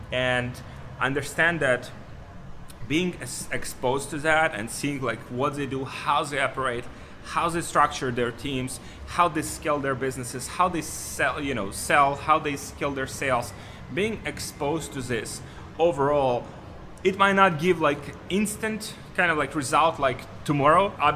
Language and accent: English; Ukraine; English is a second language; moved away; also born or lived in Poland; I'm from Ukraine and I've moved to Poland